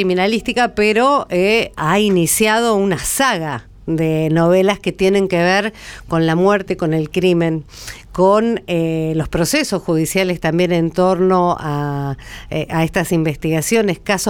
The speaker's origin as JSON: {"language": "Spanish", "town": "Punta Indio", "region": "Buenos Aires Province", "country": "Argentina", "tie": "born or raised there", "said": "yo ya trabajando en la radio de mi pueblo y cubriendo el hecho muy cerquita de la costa también allá en mi Punta Indio"}